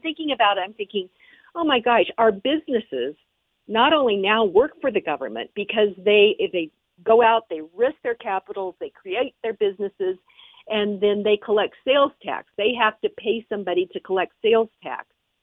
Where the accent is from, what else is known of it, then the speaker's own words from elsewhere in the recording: Lone Tree, Colorado, United States; this last Thursday in my hometown of Lone Tree, Colorado, where I served on city council